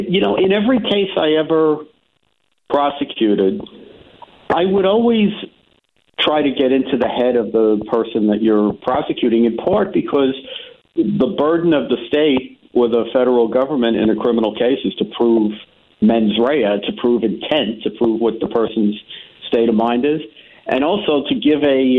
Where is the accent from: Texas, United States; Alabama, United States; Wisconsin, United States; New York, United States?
New York, United States; New York City; I grew up in New York City and I was a prosecutor